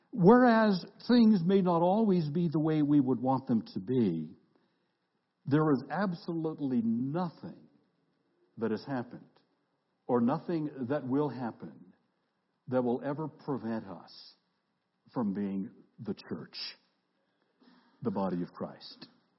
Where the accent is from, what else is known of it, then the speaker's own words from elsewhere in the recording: Canada; I mean, I'm a Canadian